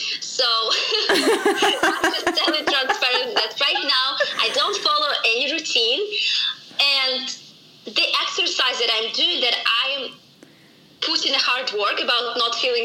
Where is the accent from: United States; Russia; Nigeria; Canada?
Russia; Siberia; moved away; also born or lived in Moscow / Vietnam; I'm from Russia originally, actually from Siberia. It's like the furthest part of Russia. And then from Siberia, I moved to Moscow. It's the capital of Russia. And then from Moscow, I moved to Vietnam.